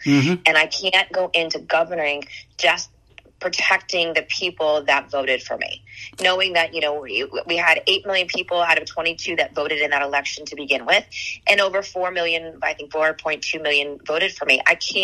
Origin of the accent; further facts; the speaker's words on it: Miami, Florida, United States; You know, I was born and raised in Miami, as were my parents. You know, I grew up in a Florida that doesn't look like this